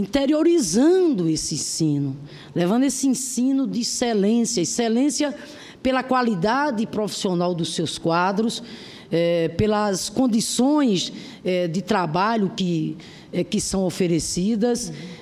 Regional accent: Rio Grande do Norte, Brazil; quando eu vejo lá no meu estado, Rio Grande do Norte, uma região como Siridó, tinha um sonho de ter uma escola técnica.

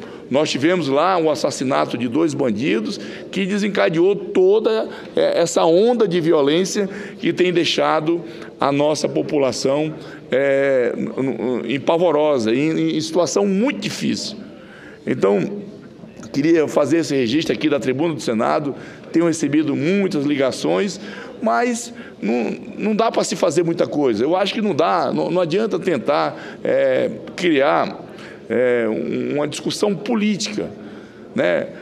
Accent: Acre, Brazil; Não, eu estou falando do Acre, estado onde nasci e me criei

